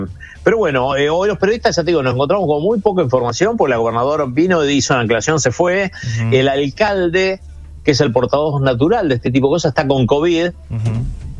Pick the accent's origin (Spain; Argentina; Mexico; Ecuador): Argentina; now in United States; Nosotros somos argentinos y esta cosa entendemos muy, muy bien.